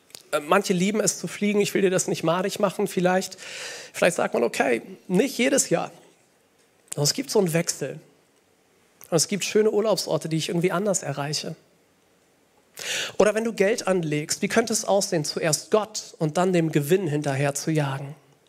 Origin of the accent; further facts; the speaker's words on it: Hamburg, Germany; Und wir als Hamburger